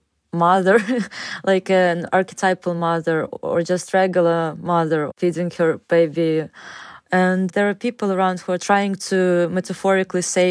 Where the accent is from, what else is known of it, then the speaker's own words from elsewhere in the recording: Odesa, Odesa Oblast, Ukraine; English is a second language; I'm from Odessa. And all I do is painting and drawing.